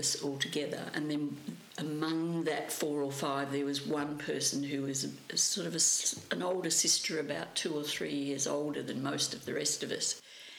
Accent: Rivervale, Western Australia, Australia; also born or lived in Subiaco; And in my very early years, I'm not quite sure exactly where we lived. I know that we moved, we had a house built in Rivervale

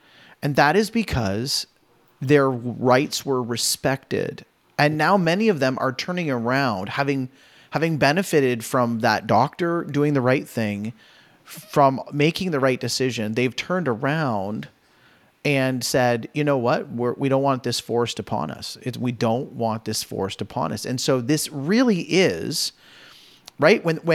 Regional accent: Canada; Canadians have a very younger brother syndrome where we just like to do whatever the US doesn't

